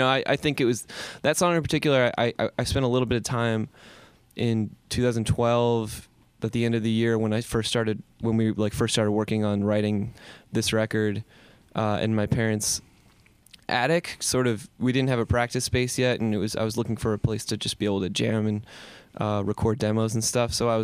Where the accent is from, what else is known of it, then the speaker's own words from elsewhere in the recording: Ridgewood, United States; I spend a lot of time back in the town where I grew up in Ridgewood because that's where my parents still live and my wife's parents live there.